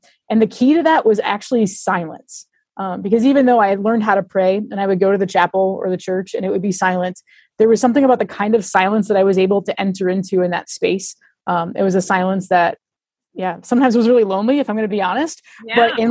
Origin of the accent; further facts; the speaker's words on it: Rhode Island, United States; I'm from Rhode Island originally, so it was kind of a different place to be. And I found myself living halfway across the country from my family.